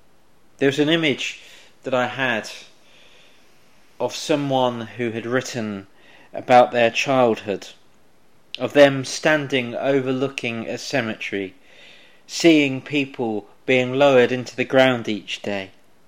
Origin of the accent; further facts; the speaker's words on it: Coventry, West Midlands, United Kingdom; growing up in Coventry, living and hanging out with the mates I did